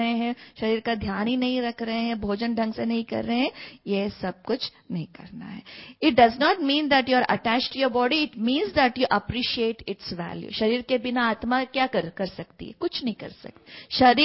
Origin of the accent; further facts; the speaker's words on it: Bengaluru, Karnataka, India; लेकिन शारीरिक रूप से बैंगलोर से हूँ, और वहाँ पढ़ाई पूरा करके